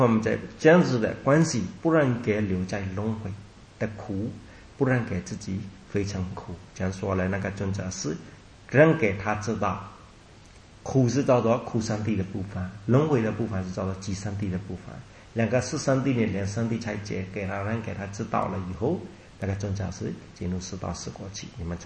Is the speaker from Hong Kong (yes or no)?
no; Myanmar; Chinese is a second language; 但是我们缅甸人呢，不行，他们先拿很多